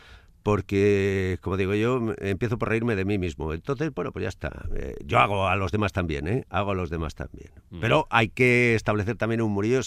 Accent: Orozco, Basque Country, Spain; gran gente de mi pueblo ahí en Orozco

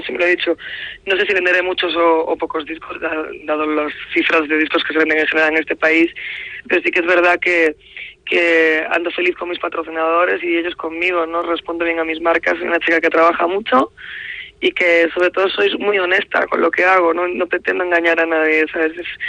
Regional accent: Córdoba, Andalusia, Spain; yo soy andaluza, soy de Córdoba

